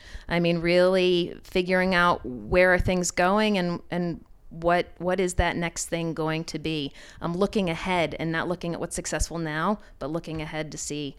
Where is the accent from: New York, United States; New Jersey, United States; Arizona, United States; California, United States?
New York, United States; Rochester; I grew up with beer. I'm from Rochester, with Genesee being such a huge influence here.